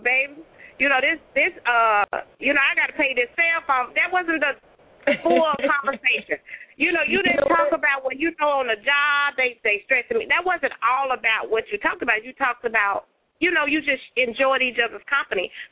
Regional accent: Memphis, Tennessee, United States; accent: southern drawl; Okay, so I'm sure you guys can hear that southern drawl. I am from Memphis, Tennessee.

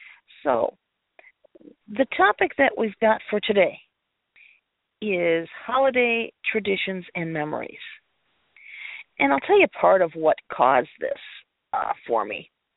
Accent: Menomonee Falls, Wisconsin, United States; they are planning to sell the house that I grew up in here in Wisconsin, in this village of Menomonee Falls

